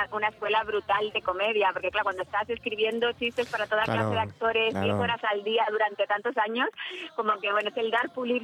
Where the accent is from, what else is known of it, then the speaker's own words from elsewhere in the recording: Tenerife, Canary Islands, Spain; moved away as an adult; now in Madrid, Spain; yo llegué a Madrid desde Tenerife después de terminar de estudiar Derecho, fíjate, para ser actriz y guionista.